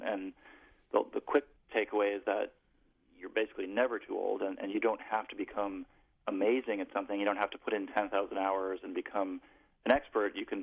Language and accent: English; Midwest, United States; You know, growing up in the Midwest, it's not the most surf-friendly area.